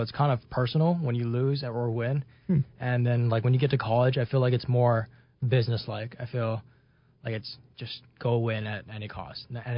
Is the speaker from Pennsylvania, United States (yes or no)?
no; Hawaii, United States; So I grew up in Hawaii, just played throughout my high school, and then got recruited, and I went to Northern Colorado.